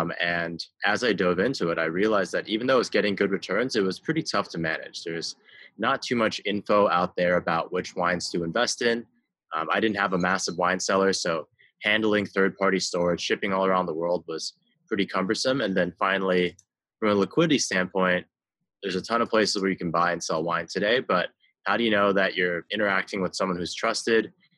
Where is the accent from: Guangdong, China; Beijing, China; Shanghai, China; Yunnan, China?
Beijing, China; I grew up in Beijing.